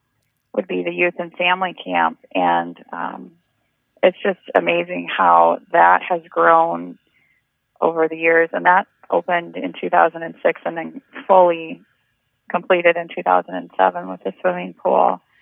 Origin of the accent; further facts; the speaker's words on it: Yankton, South Dakota, United States; That's true. I grew up in Yankton